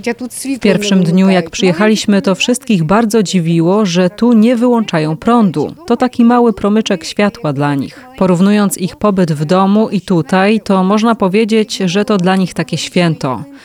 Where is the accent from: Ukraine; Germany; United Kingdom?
Ukraine; Borodianka, Kyiv Oblast; My pochodzimy z Borodzianki. U nas jest bardzo dużo zniszczeń.